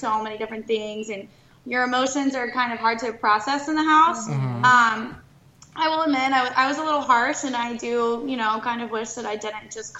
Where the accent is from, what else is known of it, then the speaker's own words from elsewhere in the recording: Tallahassee, Florida, United States; I'm from Tallahassee, Florida, so I'm back home right now.